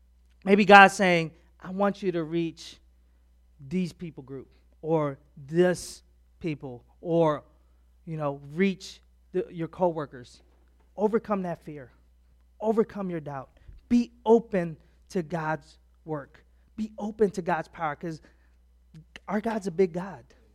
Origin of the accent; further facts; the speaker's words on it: Philippines; I don't speak Spanish at all. All right, I'm from the Philippines